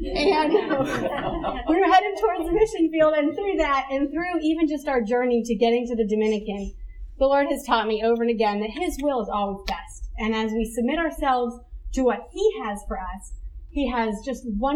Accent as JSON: {"language": "English", "country": "Brazil", "tie": "born or raised there", "said": "I was born and raised in Brazil. My parents are missionaries. They still are on the field. And I am very thankful for the privilege I had of being a missionary kid and growing up in Brazil."}